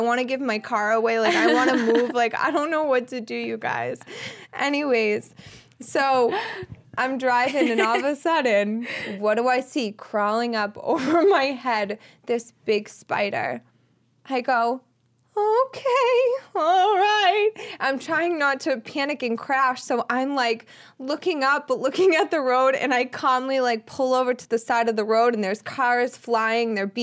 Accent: Boston, Massachusetts, United States; Like, I've lived in America my whole life. I'm from Boston, and I, like, fail to speak English sometimes.

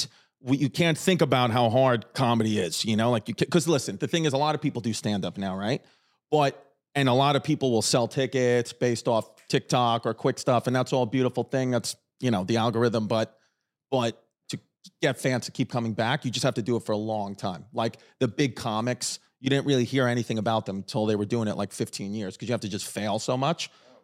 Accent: Queens, New York, United States; born there; I was born in Queens, New York. Yeah, baby, Queens, Brooklyn area.

